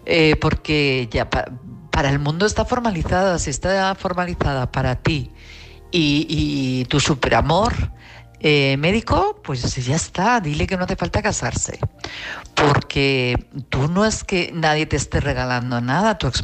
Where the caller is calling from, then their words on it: Madrid, Community of Madrid, Spain; de Madrid.